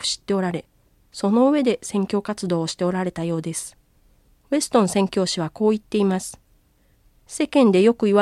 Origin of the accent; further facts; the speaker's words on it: Greater Tokyo Area, Japan; now in Kansai, Japan; 首都圏に生まれ育ち、都会の便利さの中で暮らしていましたから、自分の中に自然に対する愛着というものはそんなにないような気がしていました。しかし関西に移住し